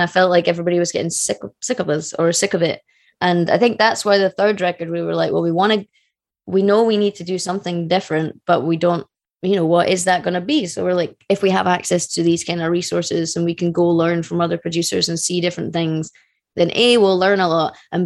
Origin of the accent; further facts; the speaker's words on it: United Kingdom; as a British person